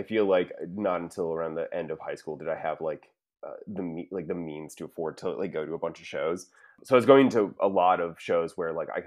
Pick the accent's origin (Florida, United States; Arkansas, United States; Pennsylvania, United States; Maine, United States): Florida, United States; also born or lived in Lodi; I grew up in Florida, but I moved up to Ohio, to this rural area called Lodi, that's a real shithole.